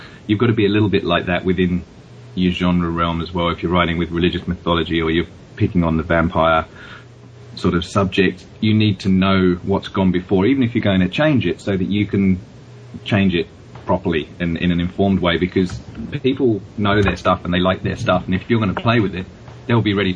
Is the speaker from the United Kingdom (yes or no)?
yes; England, United Kingdom; I grew up in England, which is a fundamentally Judeo-Christian society.